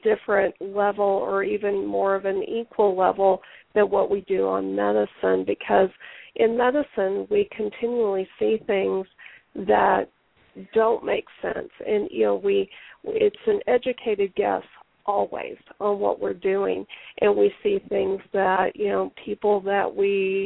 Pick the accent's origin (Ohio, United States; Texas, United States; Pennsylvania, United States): Texas, United States; now in California, United States; But I'm originally from Texas. Chelsea lives in Texas, but I'm out here in California.